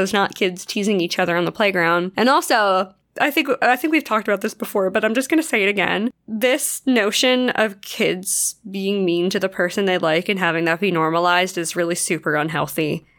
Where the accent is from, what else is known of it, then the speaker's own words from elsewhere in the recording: United States; Oh, right. Yeah, me being very American there.